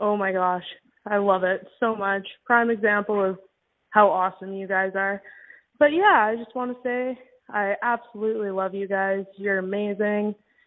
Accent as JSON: {"language": "English", "town": "Innisfil", "region": "Alberta", "country": "Canada", "lives_now": "Victoria, Canada", "said": "I am originally from Innisfil, Alberta"}